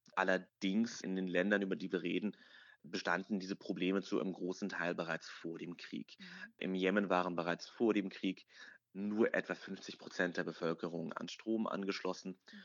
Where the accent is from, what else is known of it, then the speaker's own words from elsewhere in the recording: Saudi Arabia; German is a second language; now in Germany; Und wir sind beide aus der Region. Ich selber bin aus Saudi-Arabien ursprünglich.